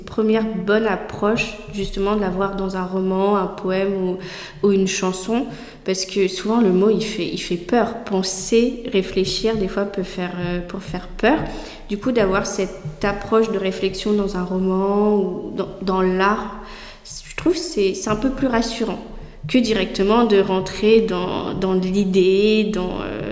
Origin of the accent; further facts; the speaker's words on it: Bordeaux, Nouvelle-Aquitaine, France; Oh, je suis originaire de Bordeaux